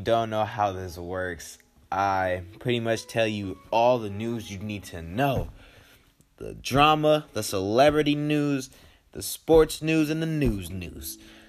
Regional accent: Texas, United States; because I am from Texas and I love Texas teams

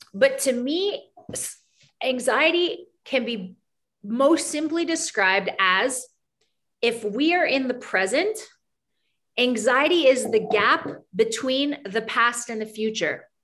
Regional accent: Canada; now in United States; I'm originally from Canada and nobody ever thinks as that as like a different nation. But I immigrated from Canada to the US.

